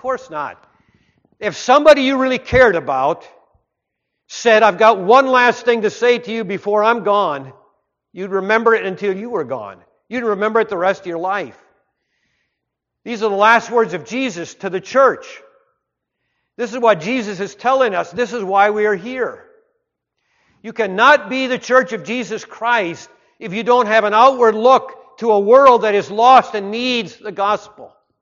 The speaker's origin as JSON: {"language": "English", "town": "Duluth", "region": "Minnesota", "country": "United States", "tie": "born or raised there", "said": "And I did see where I grew up in Duluth, Minnesota."}